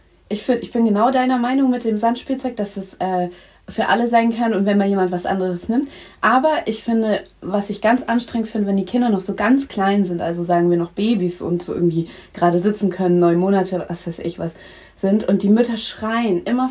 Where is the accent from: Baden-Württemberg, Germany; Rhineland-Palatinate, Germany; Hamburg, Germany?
Hamburg, Germany; Aber ich komme auch aus Hamburg.